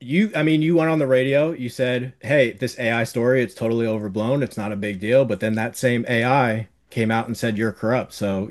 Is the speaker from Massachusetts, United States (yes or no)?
no; Pennsylvania, United States; I'm from Pennsylvania, and I'm taking the company to Vegas in the fall.